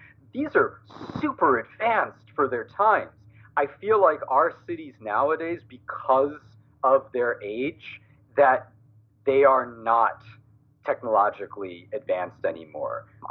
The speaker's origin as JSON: {"language": "English", "region": "New York", "country": "United States", "tie": "born or raised there", "said": "Yeah, and I grew up in New York, so I'm used to the big cities."}